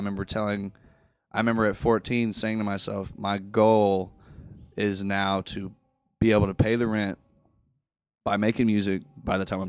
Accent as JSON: {"language": "English", "town": "Houston", "region": "Texas", "country": "United States", "tie": "born or raised there", "also_born_or_lived": "Arlington / Dallas / Fort Worth / San Antonio", "said": "around all over Texas. Arlington, Dallas, Fort Worth, San Antonio. I lived in Austin for a little bit. So I grew up in Texas."}